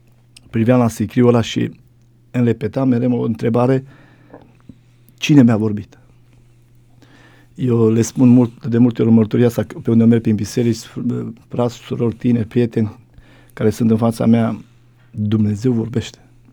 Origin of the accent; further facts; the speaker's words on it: Oltenia, Romania; Dar la noi în Oltenia, eu vin din zona aia, foarte greu se pocăiesc oamenii acolo.